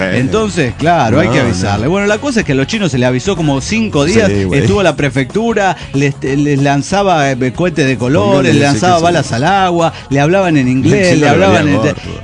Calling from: Mendoza, Argentina; Soy la sacerdotisa de Michoacán en Mendoza, Argentina.

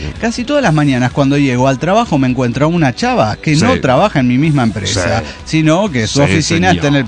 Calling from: Mexico City, Mexico; de Ciudad de México.

